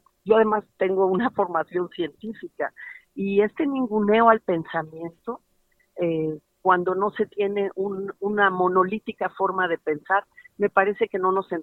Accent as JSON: {"language": "Spanish", "country": "Mexico"}